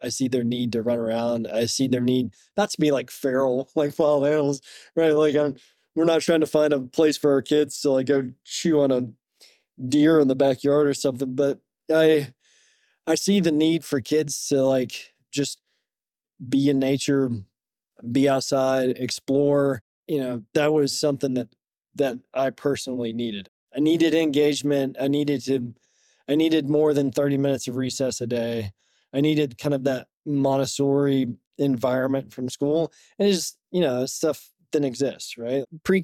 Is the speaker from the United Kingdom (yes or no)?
no; Tennessee, United States; I grew up in a small town in East Tennessee. It's primarily a manufacturing town. It's a big church-driven community too, so a lot of Southern Baptists.